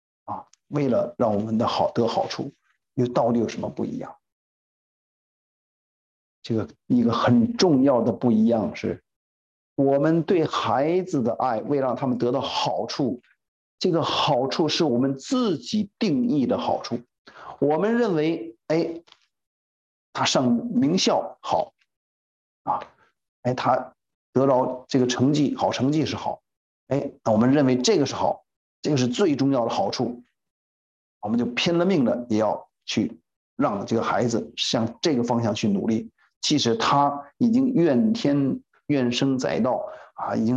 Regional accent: China; 我们中国人很爱我们的孩子

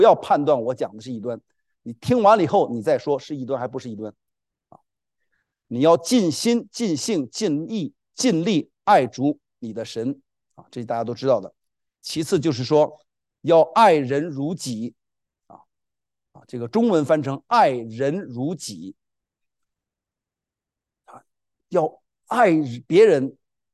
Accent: China; 我们中国人很爱儿女

